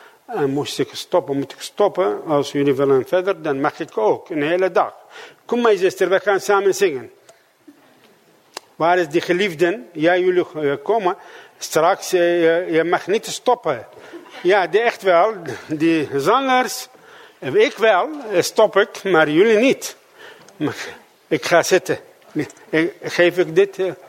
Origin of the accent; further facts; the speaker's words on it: Iraq; Dutch is a second language; now in Netherlands; Waar kom ik vandaan? Ik kom uit Irak, mijn vrouw komt uit Iran.